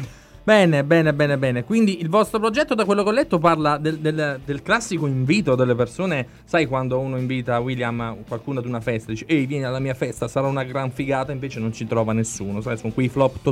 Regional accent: Naples, Campania, Italy; Sì, a Napoli, cosa ci fa nella mia terra

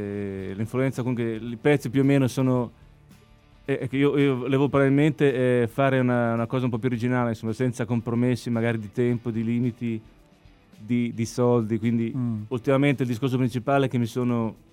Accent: Milan, Lombardy, Italy; born there; A Milano, io sono nato a Milano, comunque ce ne sono parecchie

